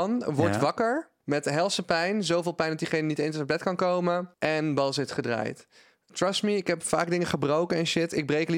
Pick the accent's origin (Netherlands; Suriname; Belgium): Netherlands; North Brabant; Ik kom uit Brabant.